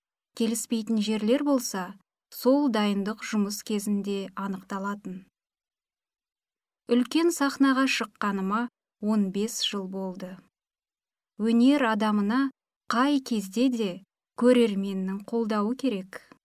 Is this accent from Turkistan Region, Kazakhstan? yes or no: yes; Zhetysai, Turkistan Region, Kazakhstan; Мен оңтүстік Қазақстан облысы Жетісай қаласында туып өскенмін. Орта мектепте орысша оқыдым.